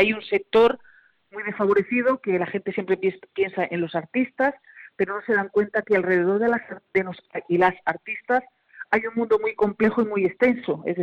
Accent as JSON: {"language": "Spanish", "town": "Granada", "region": "Andalusia", "country": "Spain", "said": "nos cambió la vida, nos cambió muchas cosas y nos marcó como granadinos"}